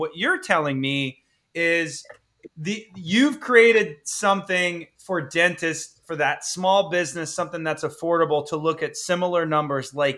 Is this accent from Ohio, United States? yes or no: yes; Ohio, United States; because I'm from Ohio, good or bad.